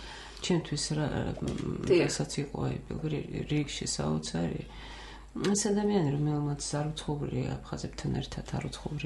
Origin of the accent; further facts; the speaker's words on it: Sukhumi, Abkhazia, Georgia; ჩვენ ყველასთვის, ვინც სოხუმში ვიზრდებოდით და ვიზრდებოდით ერთად